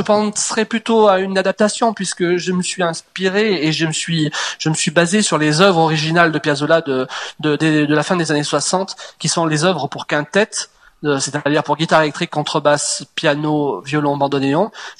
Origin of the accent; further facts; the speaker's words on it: Clermont-Ferrand, Auvergne-Rhône-Alpes, France; now in Dijon, France; je suis bourguignon d'adoption depuis maintenant 5 ans. Mais je suis auvergnat à la base, je suis né en Auvergne et j'ai passé une grande partie de ma vie à Clermont-Ferrand.